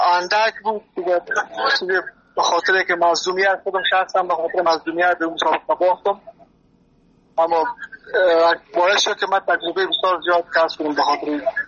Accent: Afghanistan; also born or lived in Turkey; now in Sweden; در سال 2014 مهاجر شدم از افغانستان ترکیه و از ترکیه هم تر آمدم به سویدن.

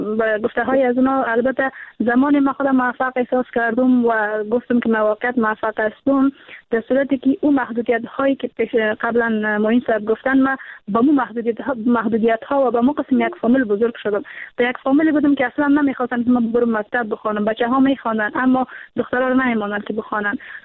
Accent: Samangan, Afghanistan; چون ولایت سمنگان کاملا یک ولایت سنتی هست

